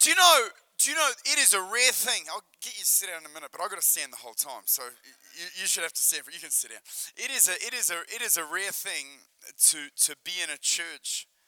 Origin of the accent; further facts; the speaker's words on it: Australia; now in United States; I'm just an Australian that nobody knows who felt the call of God in 2002.